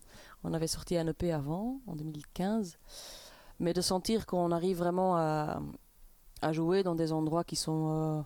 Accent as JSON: {"language": "French", "town": "Brussels", "region": "Brussels-Capital Region", "country": "Belgium", "said": "Ben, on vient de Bruxelles, oui."}